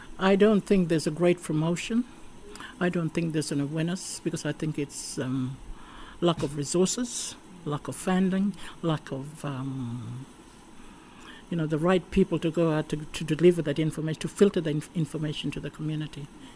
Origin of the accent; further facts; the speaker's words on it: Yama, Queensland, Australia; also born or lived in Noongar country; now in Torres Strait, Australia; I'm a native traditional Torres Strait Islander woman. I'm from Yama, Kulkalgal Nations, and I've worked for government for over 40 years. Lived in Noongar, Bujia, Yama, Jiwangai country for over 40 years, and now I'm back home in the Torres Strait